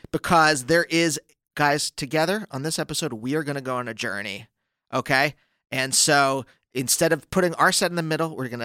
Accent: Pennsylvania, United States; I'm from Pennsylvania. There's nothing around, all right?

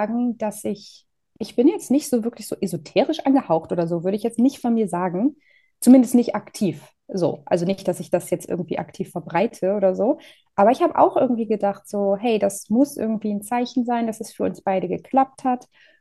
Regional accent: Northern Germany, Germany; ich komme aus Norddeutschland. Das heißt, von mir in die Niederlande zu fahren, ist jetzt auch gar nicht so weit weg.

